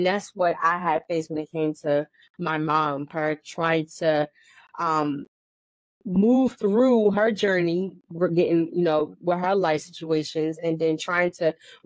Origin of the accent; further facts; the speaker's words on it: New Jersey, United States; So I was born in New Jersey. I grew up in New Jersey, and I moved around a lot.